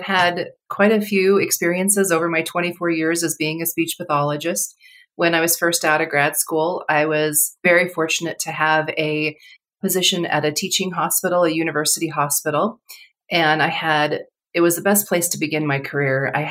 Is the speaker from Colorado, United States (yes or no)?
yes; Colorado, United States; I just didn't like Southern California. I grew up in Colorado. I missed the snow. I missed the mountains.